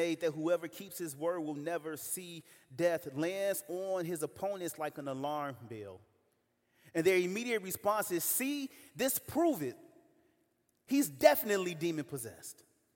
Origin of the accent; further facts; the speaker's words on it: United States; I grew up on the South Side. I grew up in Inglewood.